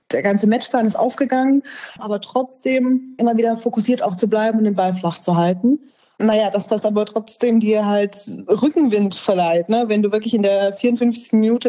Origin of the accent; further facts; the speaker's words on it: Magdeburg, Saxony-Anhalt, Germany; Das ist wirklich, wo du dann dastehst und ratlos bist, glaube ich, als Magdeburger.